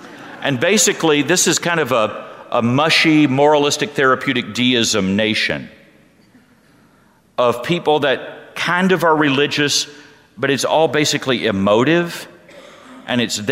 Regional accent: Texas, United States; Growing up in Texas, we used to say that in Texas there's more Baptists than there are people.

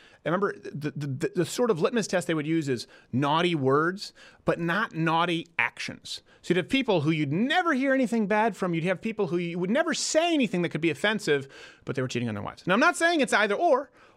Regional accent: Canada; I'm from Canada

